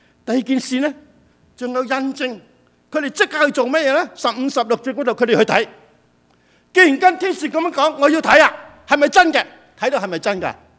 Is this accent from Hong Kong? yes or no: yes; Hong Kong; 我这次回香港，我特地想去回我长大的地方，认下我要长大的环境，我没办法认得出。